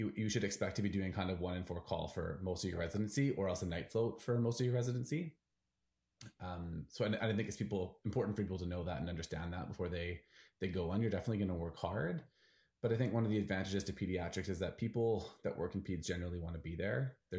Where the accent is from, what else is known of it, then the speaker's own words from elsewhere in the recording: Vancouver, British Columbia, Canada; I'm from Vancouver, so I was really hoping to come home.